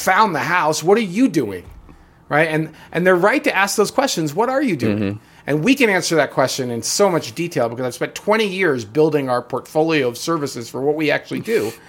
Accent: New York, United States; I'm from New York, you're going to get some profanity, but I'm from upstate New York, so we're going to deliver it nicely.

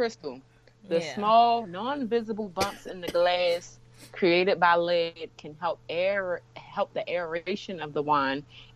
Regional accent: Baltimore, Maryland, United States; I'm from Baltimore City. You know how many kids had lead poisoning?

